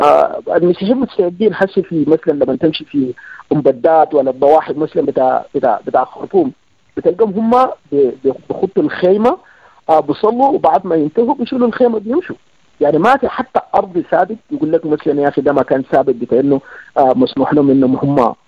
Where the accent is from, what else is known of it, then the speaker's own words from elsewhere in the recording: Sudan; يا اتحاد اللي بيحصل لنا نحن كسودانيين